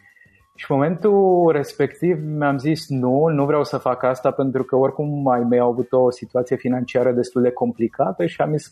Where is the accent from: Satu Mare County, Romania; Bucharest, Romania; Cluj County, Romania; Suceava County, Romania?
Satu Mare County, Romania; Satu Mare; born there; Și m-am născut la Satu Mare, provin dintr-o familie cu doi copii.